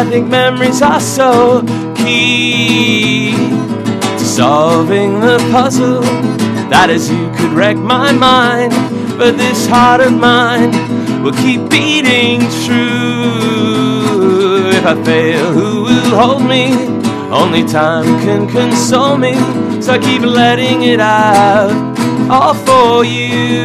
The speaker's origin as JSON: {"language": "English", "town": "Burnaby", "region": "British Columbia", "country": "Canada", "said": "I'm from here, from Burnaby."}